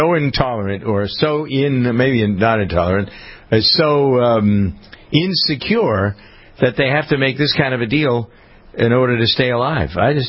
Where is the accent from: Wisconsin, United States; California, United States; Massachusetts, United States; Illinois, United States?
Massachusetts, United States; Framingham; So here in my hometown of Framingham, they took the flags out of the classroom.